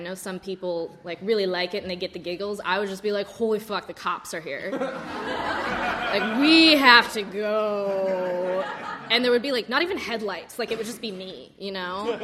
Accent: California, United States; I grew up in California. I had a white picket fence household.

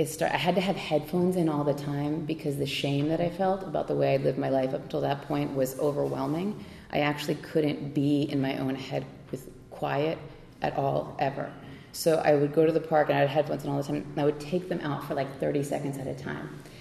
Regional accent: New York City, New York, United States; because I thought I was so important because I grew up in New York City.

